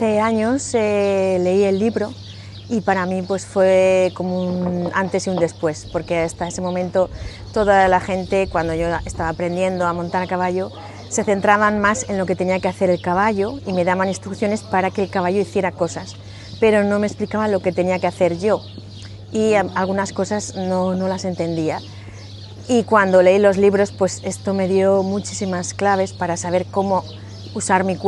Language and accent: Spanish; Madrid, Community of Madrid, Spain; Vengo de Madrid.